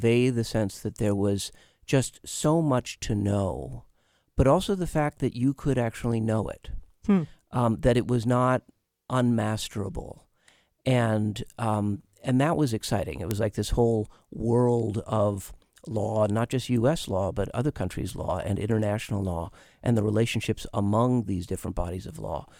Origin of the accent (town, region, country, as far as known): United States; born or raised there; also born or lived in Kaduna, Nigeria